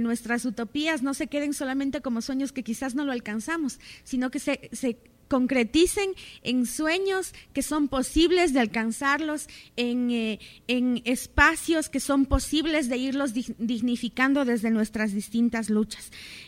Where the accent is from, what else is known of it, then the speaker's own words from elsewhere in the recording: Ecuador; Y eso nos involucra a todos y a todas como ciudadanos ecuatorianos y del mundo.